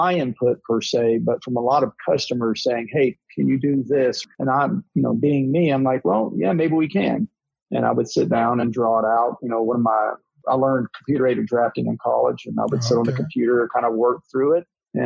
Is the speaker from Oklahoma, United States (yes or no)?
no; Nashville, Tennessee, United States; also born or lived in Canada; I was actually born in Canada. My dad was in the Air Force and we relocated to Nashville where I grew up.